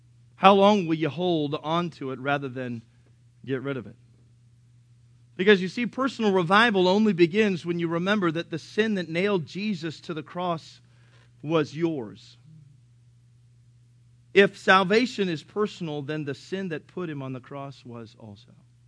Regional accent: Philippines; hey, I'm Filipino

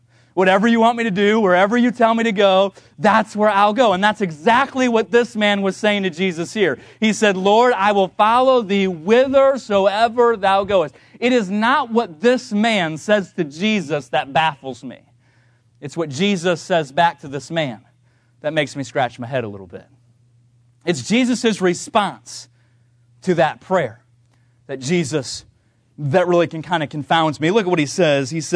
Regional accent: Lancaster, California, United States; I mentioned in the Sunday school hour that I grew up in Lancaster, California. My dad moved our family there when I was just 5 years old.

